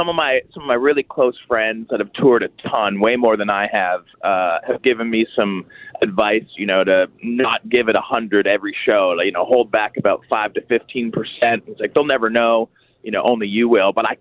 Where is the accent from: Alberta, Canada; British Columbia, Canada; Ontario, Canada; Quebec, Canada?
Ontario, Canada; Toronto; born there; because I was born in Toronto, I do bleed blue.